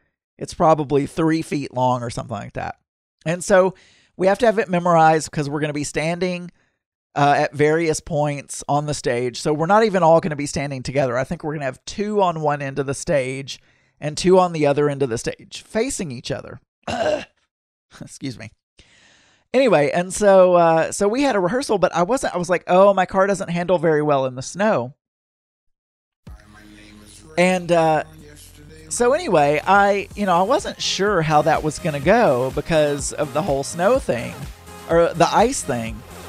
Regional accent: Arkansas, United States; I grew up in South Arkansas, and South Arkansas is more New Orleans, more Louisiana-type weather.

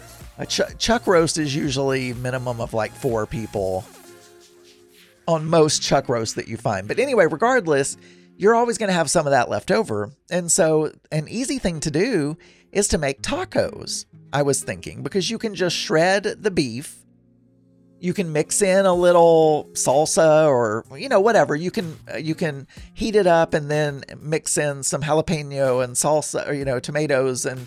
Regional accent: Arkansas, United States; And me, I'm an American. I grew up in South Arkansas in America. I don't eat leftovers.

